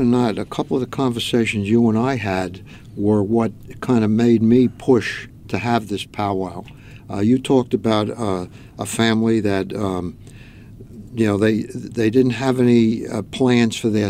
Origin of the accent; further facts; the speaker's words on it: Woodhaven, New York, United States; I grew up in Woodhaven in Queens, about a block from Brooklyn.